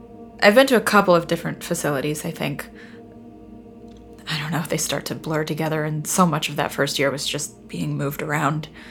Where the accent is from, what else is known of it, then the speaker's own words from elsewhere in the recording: Texas, United States; I grew up in West Texas, where there's not a stoplight for miles and miles